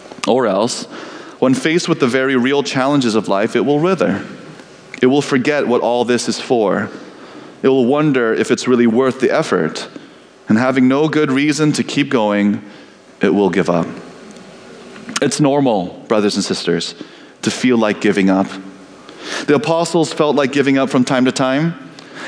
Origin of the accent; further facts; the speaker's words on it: Indiana, United States; When I was growing up in Indiana, my parents had a small garden in the backyard that you could see from the window above the kitchen sink.